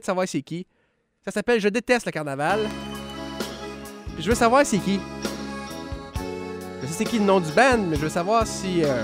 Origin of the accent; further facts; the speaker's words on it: Quebec City, Quebec, Canada; Moi, j'haïs pas ça, étant donné que je viens de Québec.